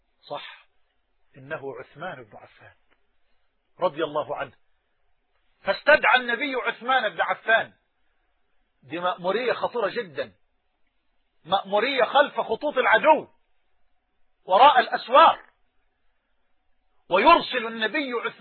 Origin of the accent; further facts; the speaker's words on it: Egypt; بلهجتنا في مصر وقت الأيالة